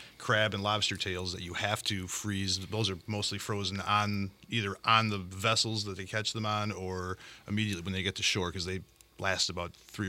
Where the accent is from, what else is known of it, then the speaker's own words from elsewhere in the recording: Fort Atkinson, Wisconsin, United States; now in San Diego, United States; I grew up in Wisconsin.